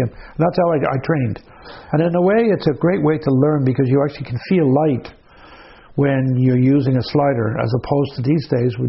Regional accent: Dublin, Leinster, Ireland; I grew up in Dublin.

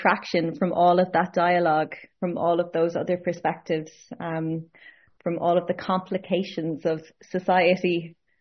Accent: Ireland; now in Montreal, Canada; So, my partner's from France and I'm from Ireland

